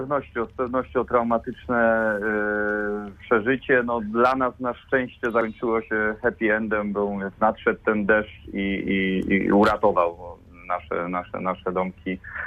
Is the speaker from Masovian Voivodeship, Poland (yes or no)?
no; Poznań, Greater Poland Voivodeship, Poland; Ja na Grunwaldzie się wychowałem w Poznaniu.